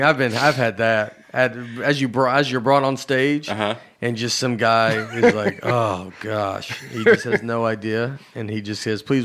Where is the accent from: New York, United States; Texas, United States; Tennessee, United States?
Tennessee, United States; Old Hickory; born there; I was born in Old Hickory. I had three siblings.